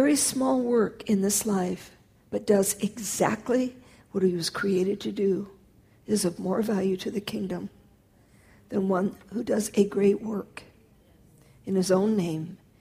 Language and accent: English; California, United States; I'm from California. We have ranches, what we call the California ranches out there.